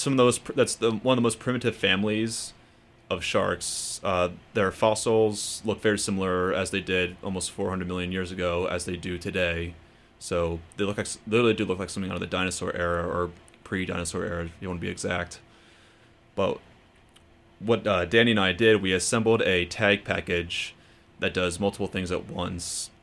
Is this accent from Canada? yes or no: no; Smyrna Park, Maryland, United States; I grew up over in Smyrna Park, Maryland, and my grandmother would take me to the Baltimore Aquarium on a very regular basis.